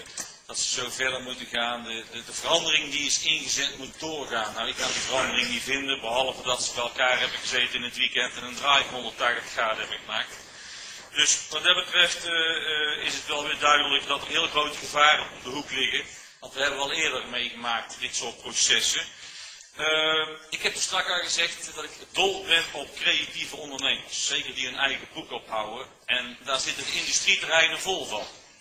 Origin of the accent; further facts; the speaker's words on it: Tilburg, North Brabant, Netherlands; als echte Tilburger kom je natuurlijk regelmatig in dit gebied